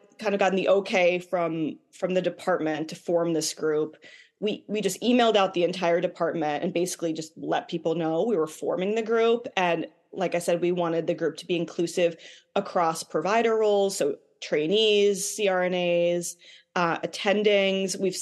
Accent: Massachusetts, United States; So a little bit about my background. I grew up in the Boston area.

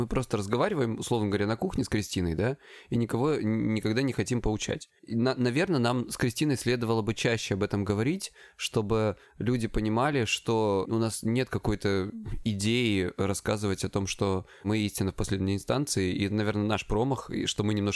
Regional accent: Krasnodar Krai, Russia; мне 36 лет уже целый один день. Я психолог, я мужик, я лысый и я с Кубани.

